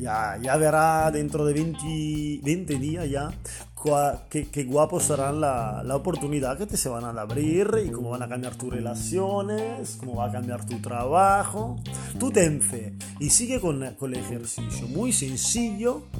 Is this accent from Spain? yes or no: no; Italy; Spanish is a second language; Yo soy un italiano, lo veo un poco así a la tram, como fuera un chupito.